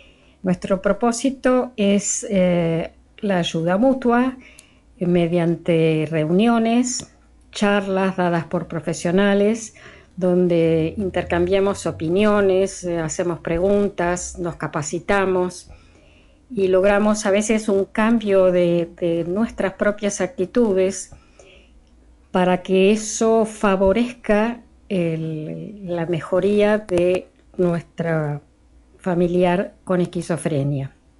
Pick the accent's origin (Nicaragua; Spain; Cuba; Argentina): Argentina; La Plata, Buenos Aires Province; soy de La Plata